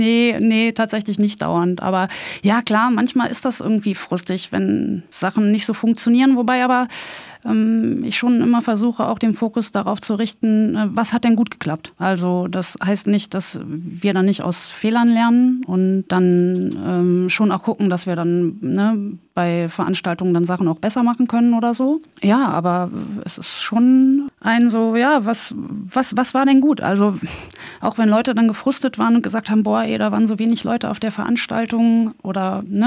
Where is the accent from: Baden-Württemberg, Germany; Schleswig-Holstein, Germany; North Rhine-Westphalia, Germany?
North Rhine-Westphalia, Germany; ich bin so ein bisschen im Ruhrpott auch groß geworden, ne?